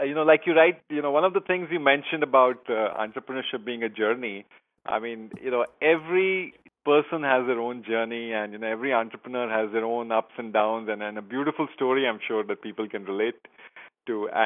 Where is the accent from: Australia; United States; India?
India; Before I moved to India to start Intellizon in 2007.